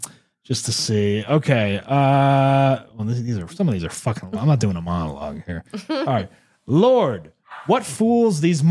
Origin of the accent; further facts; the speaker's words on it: New Jersey, United States; I grew up in New Jersey where I definitely could have gotten it probably, but I would have had to go into like Patterson and risk getting shot.